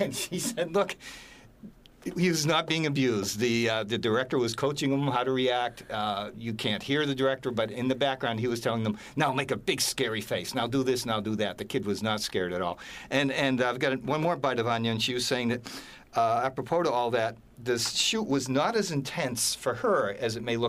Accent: New England, United States; I grew up in New England and we were always being dragged as school kids to Plymouth Plantation.

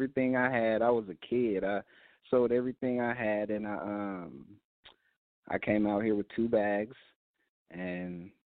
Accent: Sacramento, California, United States; But me personally, I've never lived in Oakland I just visited it as a kid. But I grew up in Sacramento.

